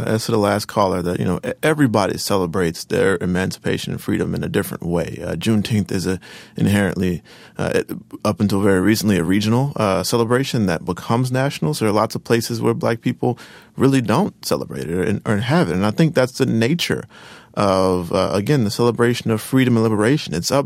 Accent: the South, United States; I'm a Southerner, and I went to school in some pretty poor rural Southern districts.

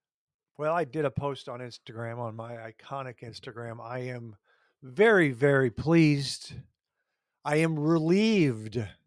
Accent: Hastings, Minnesota, United States; I saw them play in 1970s when I grew up in Hastings, Minnesota.

